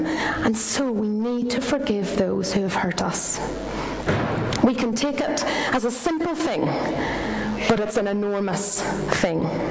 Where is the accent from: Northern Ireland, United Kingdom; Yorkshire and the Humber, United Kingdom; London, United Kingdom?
Northern Ireland, United Kingdom; because I'm from County Down, and we met in Banbridge.